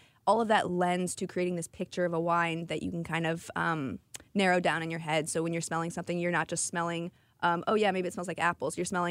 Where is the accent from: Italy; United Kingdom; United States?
Italy; So I grew up in Italy and was kind of just always exposed to different cultures. We traveled a lot.